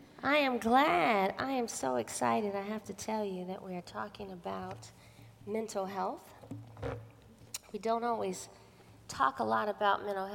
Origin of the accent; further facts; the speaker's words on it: California, United States; I grew up here in Silicon Valley. I attended Milpitas High School.